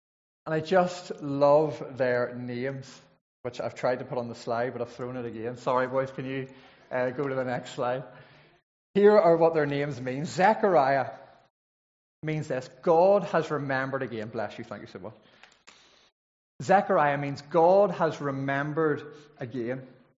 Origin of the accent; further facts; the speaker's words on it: Northern Ireland, United Kingdom; I grew up in County Fermanagh, and I went to school. I was educated, they tried to educate me in Batora Royal School in Enniskillen.